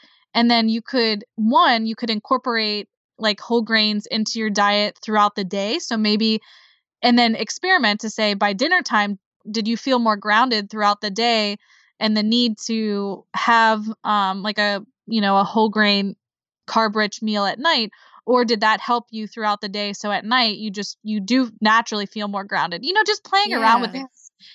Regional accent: Pittsburgh, Pennsylvania, United States; but I'm from Pittsburgh

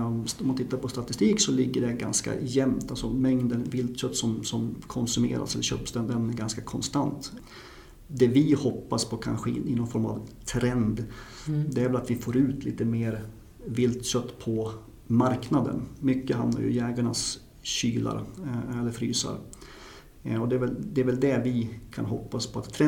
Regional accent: Dalarna County, Sweden; Men jag är född och uppväxt i Dalarna, och ja, det här med jakt och natur har ju kommit ganska naturligt

